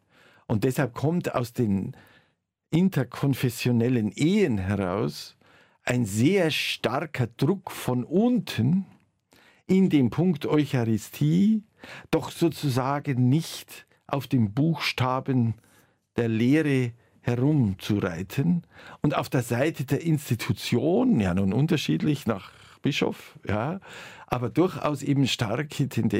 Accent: Bavaria, Germany; Ich bin als Bayer sehr stark mit barocken und Rokoko-Kirchen aufgewachsen.

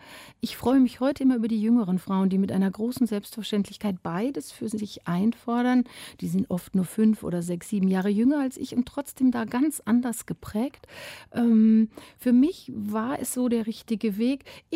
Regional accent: Bavaria, Germany; Ich komme ja nun eigentlich aus Bayern

